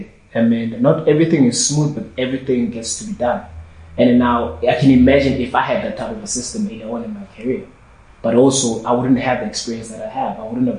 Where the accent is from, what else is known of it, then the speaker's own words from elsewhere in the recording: South Africa; the challenge of being a South African, that there's a certain standard, that you need to maintain.